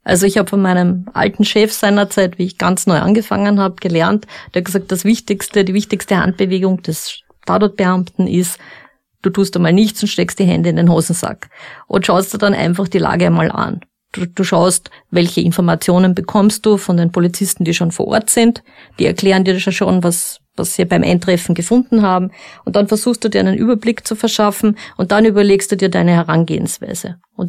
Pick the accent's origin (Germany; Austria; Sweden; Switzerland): Austria; Upper Austria; Also ich komme aus Oberösterreich